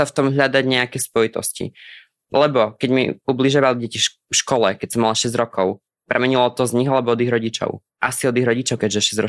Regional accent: Spiš, Slovakia; Ja som zo Spiske.

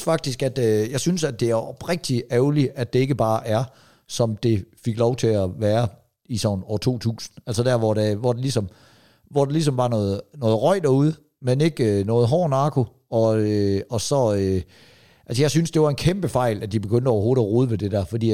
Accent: Give, Region of Southern Denmark, Denmark; Og det er jeg jo ikke vant til, hvor jeg kommer fra. Folk går sgu ikke at smide affald på gaden i Give. De er stolte over deres hjemby.

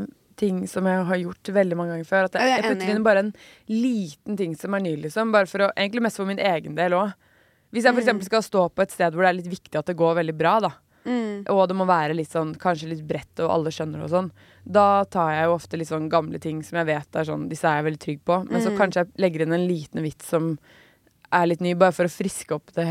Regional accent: Lørenskog, Akershus, Norway; Jeg er fra Lørenskog

